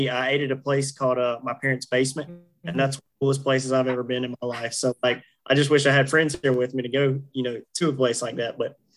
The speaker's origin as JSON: {"language": "English", "region": "Mississippi", "country": "United States", "said": "I'm originally from Mississippi, and I just moved to Georgia 3 years ago after college"}